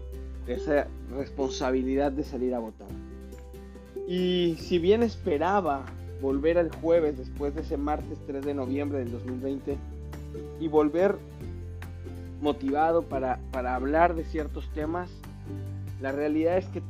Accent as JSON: {"language": "Spanish", "country": "Mexico", "lives_now": "United States", "said": "yo, como mexicano, hoy americano"}